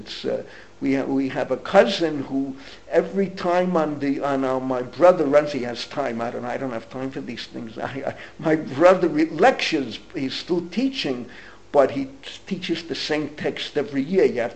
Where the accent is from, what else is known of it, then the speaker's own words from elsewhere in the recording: Bronx, New York, United States; I grew up in the Bronx, over 700,000 Jews in the Bronx where I grew up.